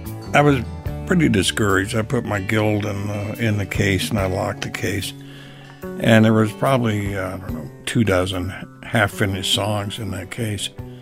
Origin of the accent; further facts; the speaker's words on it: San Antonio, Texas, United States; Well, raised in San Antonio, started my music career in San Antonio.